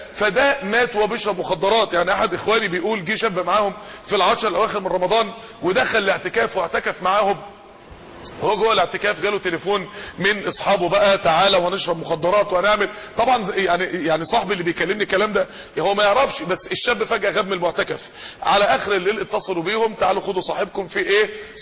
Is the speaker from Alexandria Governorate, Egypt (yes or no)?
no; Mansoura, Dakahlia, Egypt; اكبر منطقة فيها نوادي افراح عندنا في المنصورة